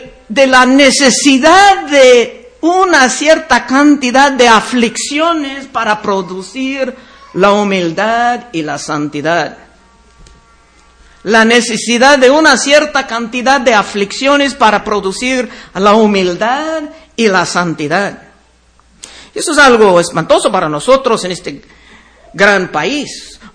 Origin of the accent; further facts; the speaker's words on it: California, United States; Cuando yo crecí cerca de Rancho Cucamonga, antes había muchas viñas ahí